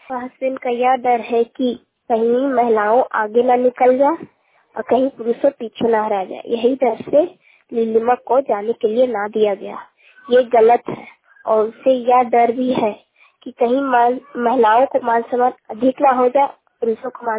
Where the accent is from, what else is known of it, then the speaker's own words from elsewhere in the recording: Bishnugarh, Jharkhand, India; मैं बिश्नुगढ़ के रहने वाली हूँ, जिला हजारीबाग, पंचायत बिश्नुगढ़।